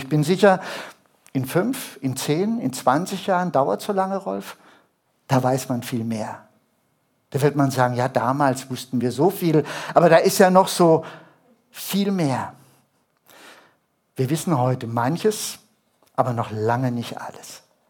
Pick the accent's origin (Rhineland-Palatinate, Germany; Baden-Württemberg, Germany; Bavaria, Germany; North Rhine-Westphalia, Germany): Baden-Württemberg, Germany; Stuttgart; ich bin in Stuttgart aufgewachsen. Wir wohnten im Parterre, Erdgeschoss.